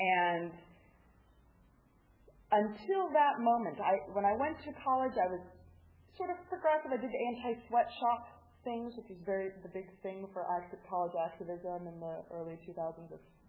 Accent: New Mexico, United States; I grew up in New Mexico in a relatively Jewish, really Jewish, relatively progressive household. And I was bat mitzvahed, confirmed

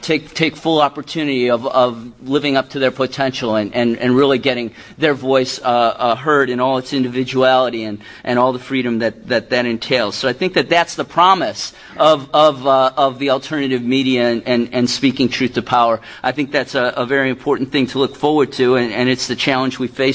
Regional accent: Chicago, Illinois, United States; I mean, I've only known, you know, because I'm from Chicago, I've only known KALW a couple times now

